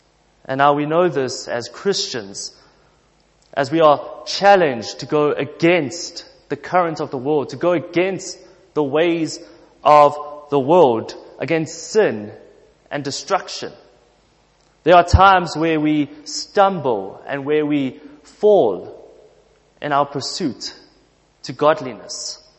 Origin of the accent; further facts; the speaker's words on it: Johannesburg, Gauteng, South Africa; I'm from Joburg.